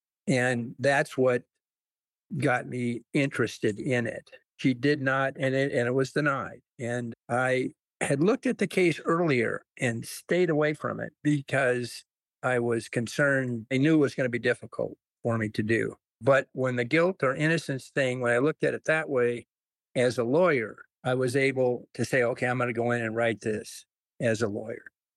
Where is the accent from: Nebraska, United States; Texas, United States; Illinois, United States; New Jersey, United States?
Nebraska, United States; Lincoln; I grew up in Lincoln. I know those people. They're decent human beings, as decent as you'll find anywhere.